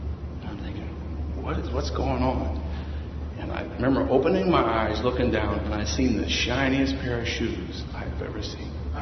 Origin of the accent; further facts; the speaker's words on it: St. Louis, Missouri, United States; I was born and raised in St. Louis. And used to run both sides of the rivers, running in gangs and doing all kinds of mayhem, things like that.